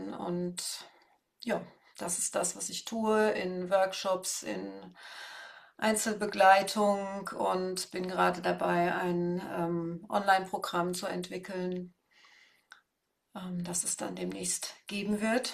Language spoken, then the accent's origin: German; Darmstadt, Hesse, Germany; Ich komme aus Darmstadt. Das ist in der Nähe von Frankfurt. Ich werde jetzt 65 Jahre alt und bin seit letztem Sommer Oma.